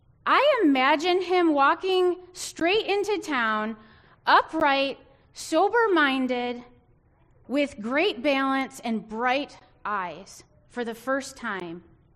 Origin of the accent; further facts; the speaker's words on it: Saginaw, Michigan, United States; But I grew up in Saginaw, Michigan. Anybody from Saginaw?